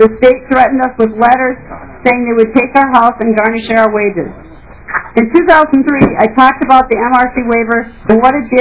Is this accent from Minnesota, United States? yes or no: yes; Fairville, Minnesota, United States; I'm from Fairville, Minnesota.